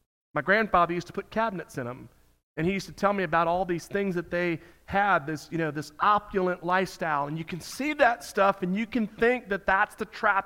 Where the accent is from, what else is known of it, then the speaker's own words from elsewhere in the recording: Miami, Florida, United States; in the late 70s and early 80s when I was growing up in Miami.